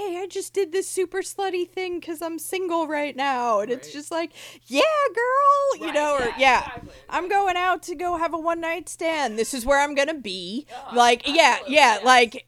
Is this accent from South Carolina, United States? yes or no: no; New Jersey, United States; Yeah, I grew up in New Jersey, going to the like cornfields and like getting drunk and then trying to find each other was a thing.